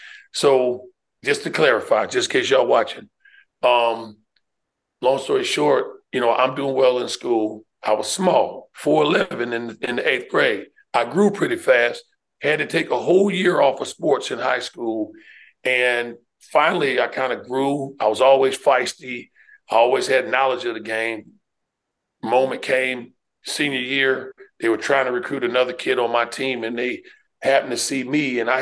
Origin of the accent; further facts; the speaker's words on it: Riverhead, New York, United States; I grew up on Long Island, Riverhead, New York. That's East End of Long Island.